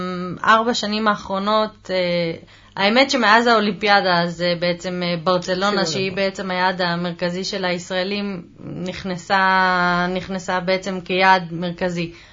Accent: Jerusalem, Jerusalem District, Israel; also born or lived in Tel Aviv / Barcelona / Andorra; now in Madrid, Spain; אני מירושלים. גדלתי, המשכתי לגדול בתל אביב ובכל מיני מקומות בעולם.

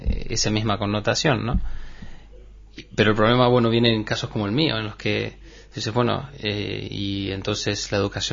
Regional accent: Argentina; moved away; soy argentino, o sea que nos hemos venido desde Argentina, el mudarnos a otro país

